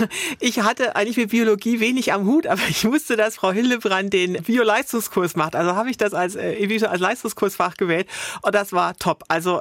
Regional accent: Forchheim, Bavaria, Germany; Forchheim ist meine alte Heimat, das weiß ich schon.

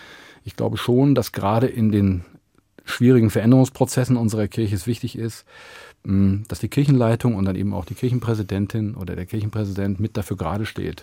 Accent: Idstein, Hesse, Germany; bin dann ja groß geworden in Idstein.

